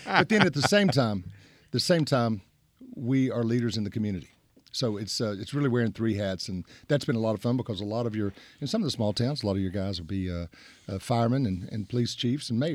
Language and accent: English; Rogersville, Tennessee, United States; Grew up in Upper East Tennessee, Rogersville.